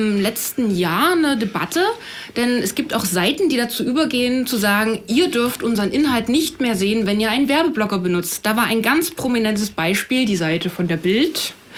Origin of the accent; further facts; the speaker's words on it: Schöneck, Saxony, Germany; Wir kommen aus dem Vogtland, aus so einem kleinen Dorf, Schöneck.